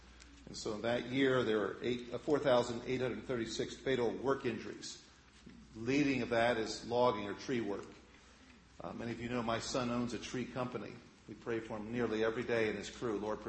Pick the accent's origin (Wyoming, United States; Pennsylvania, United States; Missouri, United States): Pennsylvania, United States; I know growing up in Pennsylvania, Dutch country in Pennsylvania